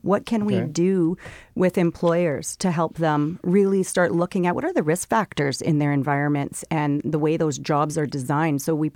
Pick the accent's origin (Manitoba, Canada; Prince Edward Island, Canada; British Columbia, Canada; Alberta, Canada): Manitoba, Canada; Winnipeg; So born and raised in Winnipeg